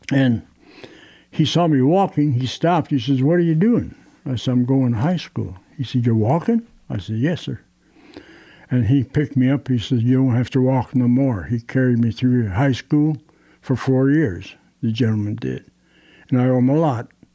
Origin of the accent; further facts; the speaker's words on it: Detroit, Michigan, United States; born there; I was born in Detroit, actually, and mother and dad had me in the western part of Detroit.